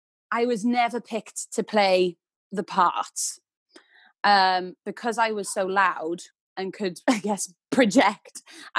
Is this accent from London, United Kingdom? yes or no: no; Wales, United Kingdom; Even though I am Welsh, I wish I could speak it, but no.